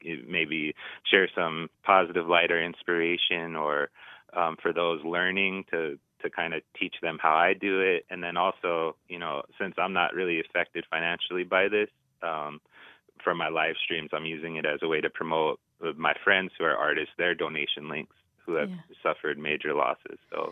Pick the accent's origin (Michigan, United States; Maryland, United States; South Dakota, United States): South Dakota, United States; Yeah, I live in Pierre. I'm originally from the Crow Creek and Cheyenne River tribes, Dakota and Lakota.